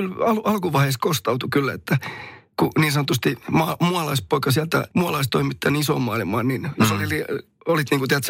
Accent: Somero, Southwest Finland, Finland; mä pyöritin kotikylässäni, missä vieläkin asun, niin Somerolla

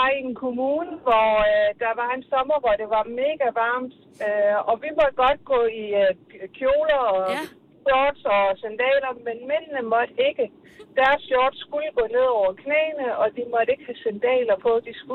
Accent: Ullerslev, Region of Southern Denmark, Denmark; Jeg er fra Ullerslev.

